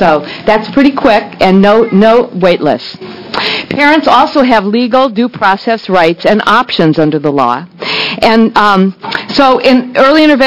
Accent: Lane County, Oregon, United States; I'm from Lane County.

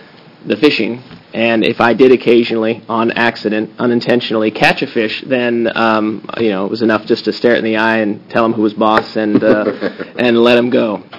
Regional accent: Beaverton, Oregon, United States; I am a third-generation Oregonian. I grew up in Beaverton at Aloha, and had grandparents in Eugene.

